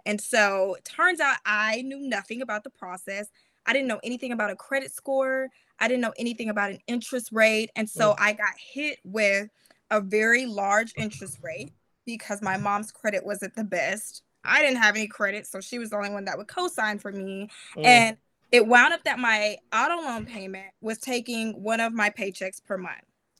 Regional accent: Arkansas, United States; But I'm a very basic person. I'm from Arkansas. I don't know all the big words.

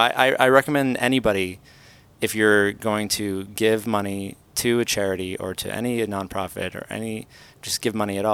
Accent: Canada; Z. I'm Canadian. Yeah. So I say Z, right?

